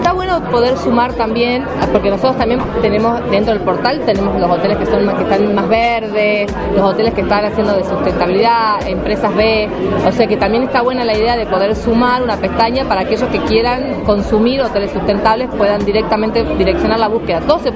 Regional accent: Termas de Río Hondo, Santiago del Estero, Argentina; Y vos sabés que yo soy de las Termas de Riondo, que soy del interior

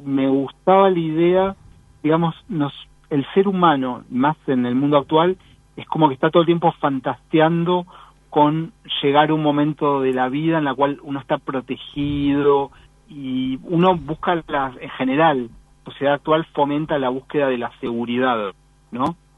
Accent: Buenos Aires, Argentina; also born or lived in Montevideo; yo soy argentino, pero nací en Montevideo porque mis padres estaban exiliados.

